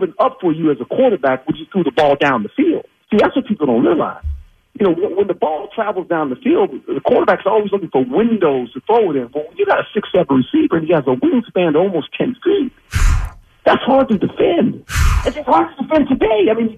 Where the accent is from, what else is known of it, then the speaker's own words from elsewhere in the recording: West Coast, United States; I'm a Philly guy. And I'm from the West Coast, man. I'm from the West Coast.